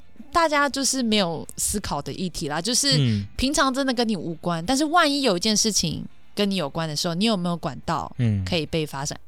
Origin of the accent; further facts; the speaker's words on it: Taiwan; 终于知道我们台湾人有多辛苦了吧？